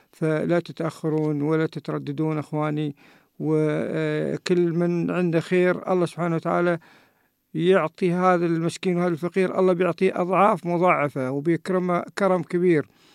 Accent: United Arab Emirates; نحن مجتمع إماراتي

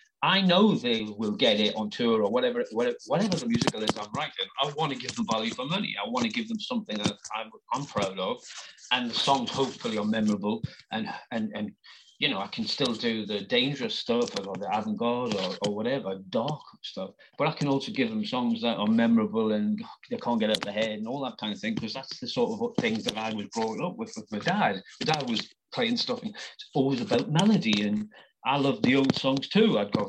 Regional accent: Gateshead, North East England, United Kingdom; I'm just an ordinary working class guy. And I come from Gateshead. I mean, I've not come from Eton or somewhere, you know.

